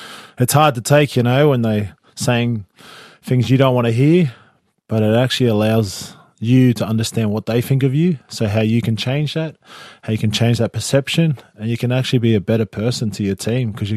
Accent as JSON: {"language": "English", "town": "Newcastle", "region": "New South Wales", "country": "Australia", "said": "But I was obviously being from Newcastle."}